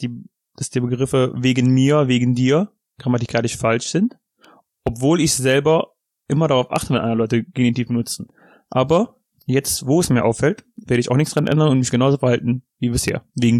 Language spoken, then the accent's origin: German; North Rhine-Westphalia, Germany; accent: Ripuarian; Also das ist das zu meinem ripuarischen Dialekt.